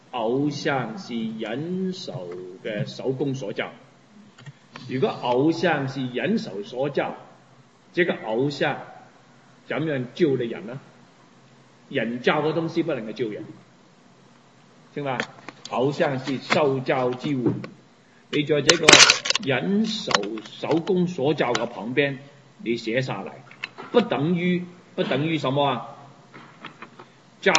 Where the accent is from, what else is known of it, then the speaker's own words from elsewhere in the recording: China; 我在中国的家庭长大，以前我的母亲让我们拜祖先。